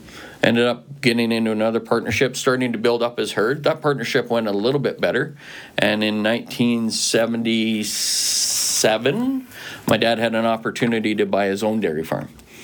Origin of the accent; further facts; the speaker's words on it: St. Thomas, Ontario, Canada; born there; Well, I was born in Ontario.